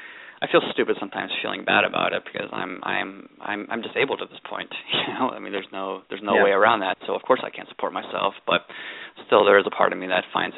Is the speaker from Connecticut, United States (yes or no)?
yes; Connecticut, United States; I'm filing for disability here in Connecticut, in my home state.